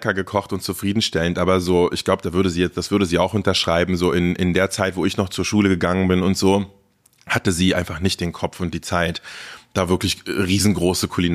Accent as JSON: {"language": "German", "region": "Berlin", "country": "Germany", "tie": "born or raised there", "said": "Und ich bin auch in der ersten Klasse war ich schon in Berlin und so. Also ich bin in Berlin auf jeden Fall groß geworden. Wenn wir jetzt nicht Haare spalten, dann bin ich Berliner. Tempelhof Schöneberg."}